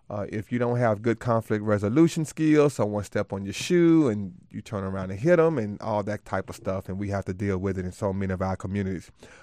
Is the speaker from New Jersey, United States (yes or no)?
no; Birmingham, Alabama, United States; so it's like coming home after growing up in Birmingham.